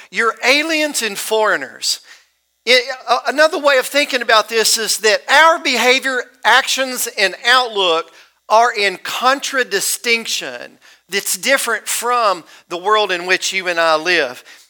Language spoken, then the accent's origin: English; Tennessee, United States; And in the county that I grew up in Middle Tennessee, there were 36 churches of Christ.